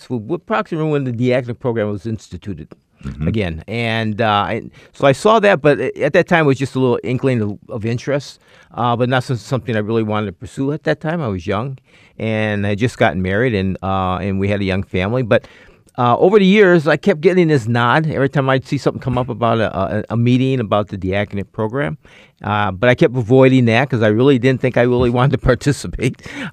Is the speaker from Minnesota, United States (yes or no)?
yes; St. Paul, Minnesota, United States; So first 8 years of my life, I spent here and growing up in St. Paul. And then we moved with him and traveled around the world.